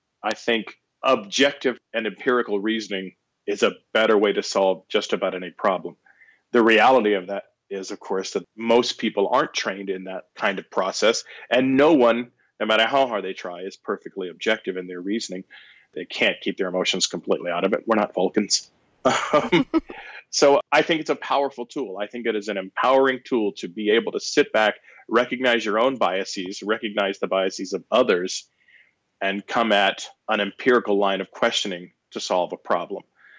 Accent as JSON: {"language": "English", "region": "North Carolina", "country": "United States", "tie": "born or raised there", "said": "And I grew up in North Carolina, and the North Carolina School of Science and Mathematics is a two-year residential high school there."}